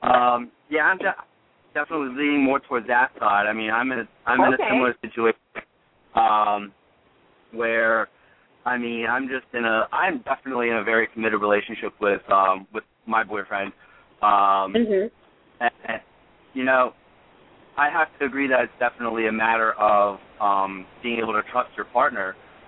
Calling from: Morristown, New Jersey, United States; I am calling from, I think I'm in Morristown, New Jersey right now. I'm heading to Philadelphia.

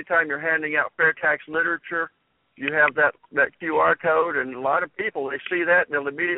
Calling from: Houston, Texas, United States; from Houston.

